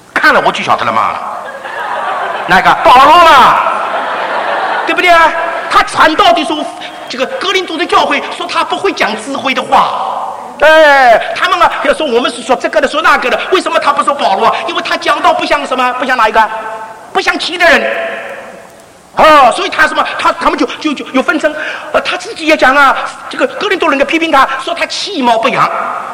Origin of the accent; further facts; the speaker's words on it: Shanghai, China; 好像我们上海人一样的，我们上海人发那个 W 总是发不清楚的